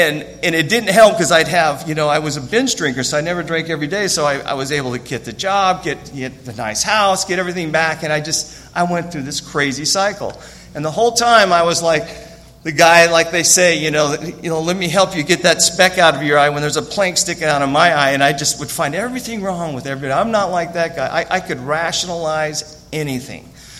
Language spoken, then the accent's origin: English; Pocatello, Idaho, United States; I grew up in a small town called Pocatello.